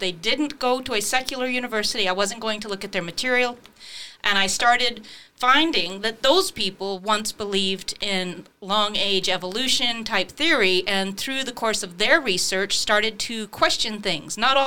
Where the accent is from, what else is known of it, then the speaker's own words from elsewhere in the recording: Alabama, United States; Well, I grew up in Alabama